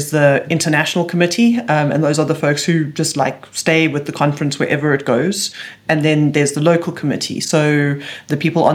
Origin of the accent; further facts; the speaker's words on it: Johannesburg, Gauteng, South Africa; It's happening in my hometown in Johannesburg, South Africa.